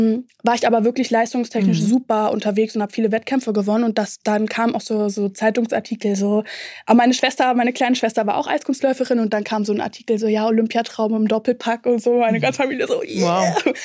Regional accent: East Berlin, Berlin, Germany; ich komme auch aus Ostberlin und da waren wirklich noch teilweise alte DDR-Strukturen in den Vereinen

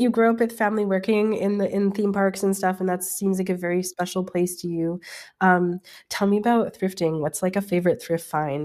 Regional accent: Vancouver, British Columbia, Canada; And growing up in Vancouver

